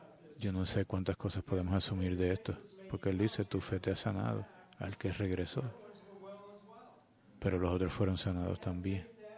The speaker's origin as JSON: {"language": "Spanish", "country": "United States", "said": "Nosotros como americanos, la idea de arrodillarnos al frente de alguien es extraña."}